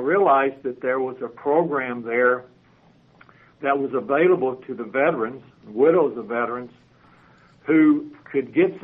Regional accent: Oklahoma, United States; now in Texas, United States; I grew up in Oklahoma, got my education there, went to a small teacher's college in northeastern Oklahoma

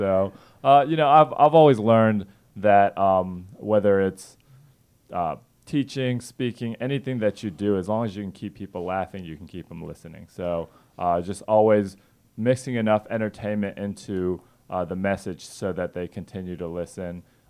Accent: Atlanta, Georgia, United States; also born or lived in Korea; I grew up actually here in Atlanta by way of Korea.

